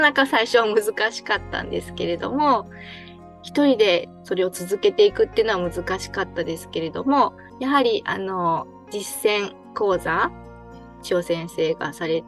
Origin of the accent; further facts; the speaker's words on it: Kan'onji, Kagawa, Japan; 私の地元である香川県の観音寺の方で観音寺教室をしています。